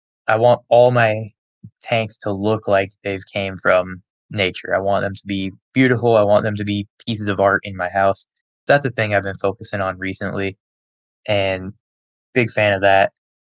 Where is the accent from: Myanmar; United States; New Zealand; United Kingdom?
United States; Arizona; I'm from Arizona, and I'm a biology student.